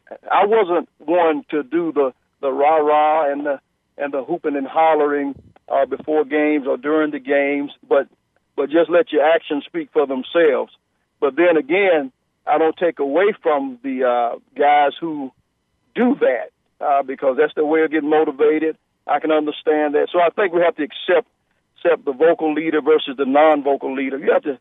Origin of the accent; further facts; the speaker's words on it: Alabama, United States; growing up in Alabama, just 25 miles west of Tuscaloosa